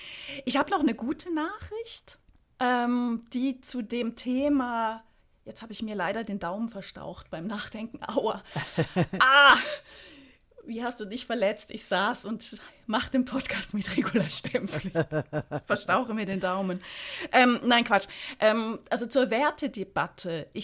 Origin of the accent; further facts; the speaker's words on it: Switzerland; in solchen Sachen sind wir ja Schweizerin.